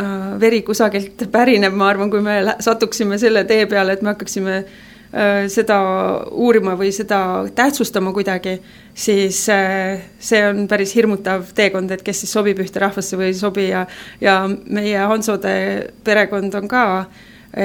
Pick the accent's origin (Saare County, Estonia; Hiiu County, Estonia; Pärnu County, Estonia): Saare County, Estonia